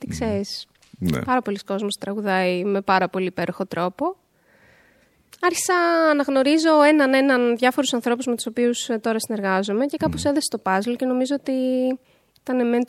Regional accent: Edessa, Central Macedonia, Greece; Η Έδεσα είναι ένα πάρα πολύ μικρό μέρος, μικρή έτσι κομμόπολη.

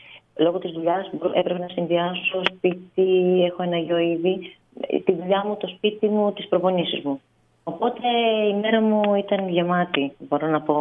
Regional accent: Agrinio, Western Greece, Greece; που γίνονταν στην πόλη μου εκείνη την περίοδο

